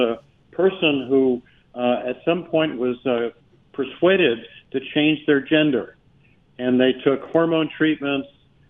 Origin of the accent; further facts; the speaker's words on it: Colorado Springs, Colorado, United States; I grew up in Colorado Springs, so it's great to chat